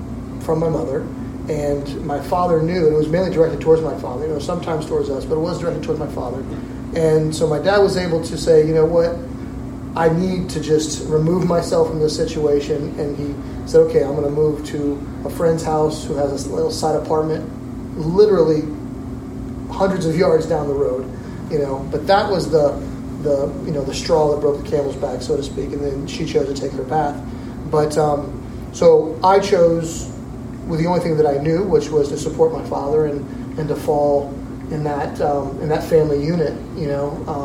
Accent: Tampa, Florida, United States; So I was born and raised in the Tampa, Florida area, middle to lower middle class, you know, rural family, hard working.

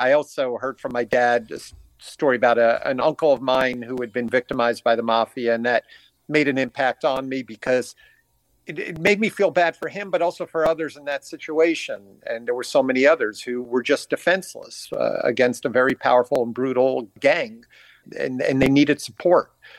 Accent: New York City, New York, United States; So I grew up in New York City.

